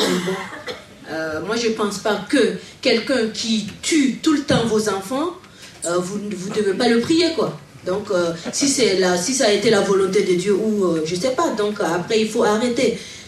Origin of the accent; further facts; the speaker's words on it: Burkina Faso; Bon, mais je suis burkinabé.